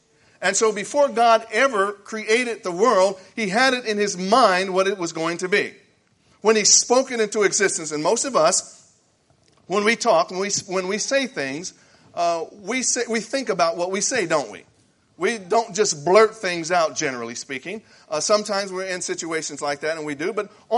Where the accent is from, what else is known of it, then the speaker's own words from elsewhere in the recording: Dallas, Texas, United States; I'm from Dallas, Texas, and I'm glad to be here in Monarch.